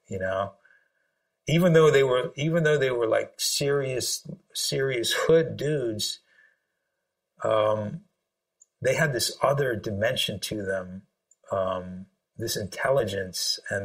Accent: Sri Lanka; I'm originally from Sri Lanka, and I think 74% of Sri Lankans are Buddhist

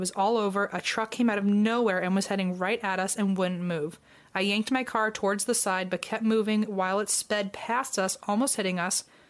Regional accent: Rhode Island, United States; now in Ohio, United States; I'm from Rhode Island, but now live in Ohio.

